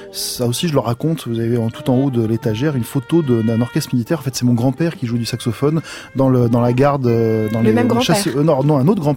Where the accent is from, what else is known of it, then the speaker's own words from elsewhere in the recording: Provence-Alpes-Côte d'Azur, France; Je suis provençal d'origine. J'ai habité entre Aix et Marseille pendant toute mon enfance et mon adolescence.